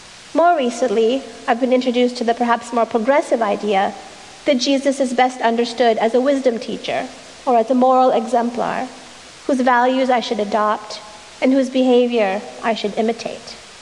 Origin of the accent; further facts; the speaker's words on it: Boston, Massachusetts, United States; In my first story, I'm a little girl growing up in Boston. My parents are new immigrants from India, grad students short on money